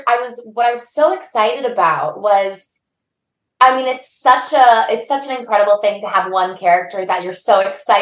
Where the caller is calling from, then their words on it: Los Angeles, California, United States; I'm joining you from the world's tiniest kitchen in my apartment, also in Los Angeles.